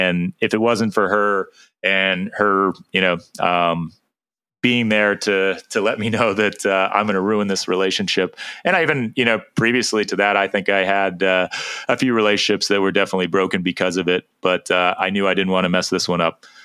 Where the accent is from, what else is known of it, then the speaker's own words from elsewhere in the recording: Massachusetts, United States; Growing up in Massachusetts, the Boston Marathon is always, you know, something I had gone to and watched as a kid